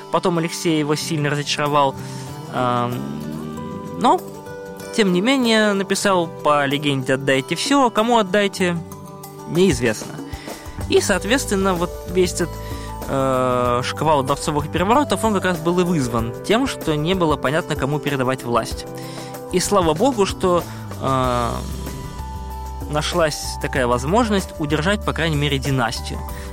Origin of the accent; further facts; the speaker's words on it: Moscow, Russia; Да, я сам из Москвы родом